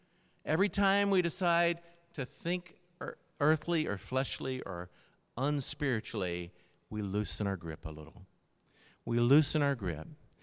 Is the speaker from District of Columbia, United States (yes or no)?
no; Tennessee, United States; I grew up in Tennessee, and in Middle Tennessee, we would go out in the summer and we would play in the fields.